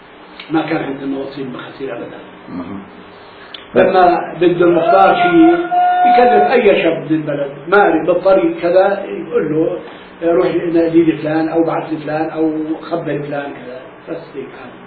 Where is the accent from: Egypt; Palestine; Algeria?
Palestine; moved away; لا كان عندنا بالبلد نخلة مشهورة وطلعنا من فلسطين ب48 نخلة وحيدة ما في غيرها للبلد